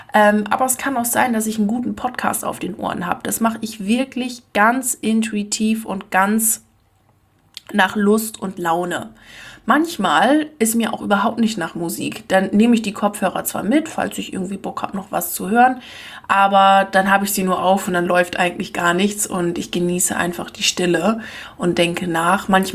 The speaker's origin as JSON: {"language": "German", "region": "Lower Saxony", "country": "Germany", "said": "dass ich ja ursprünglich vom Land komme. Ich komme ja aus Ostfriesland und ich habe das schon früher als Jugendliche gehasst wie die Pest, dass nirgendswo irgendwas los war."}